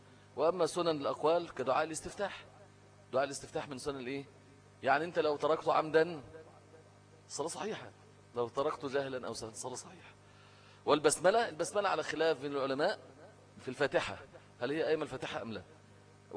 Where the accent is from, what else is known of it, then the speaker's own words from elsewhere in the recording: Egypt; لان المشهور عندنا في مصر ايه، حفص مش ورش